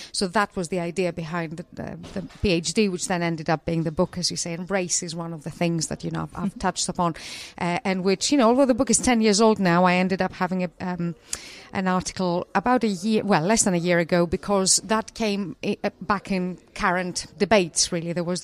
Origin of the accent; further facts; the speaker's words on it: Greece; moved away as an adult; now in United Kingdom; I'm from Greece originally. I've lived in the UK for 18 years now, but I grew up and did my first degree in Greece.